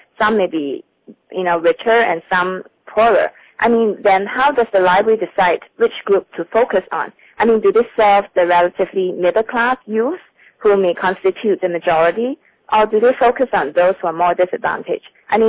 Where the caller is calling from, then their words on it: St. Louis, Missouri, United States; from St. Louis.